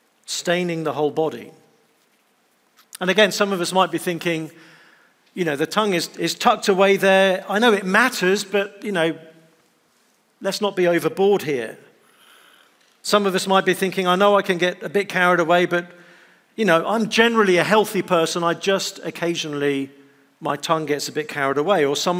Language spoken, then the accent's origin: English; England, United Kingdom; And I say this as an Englishman who's still never held a gun in my life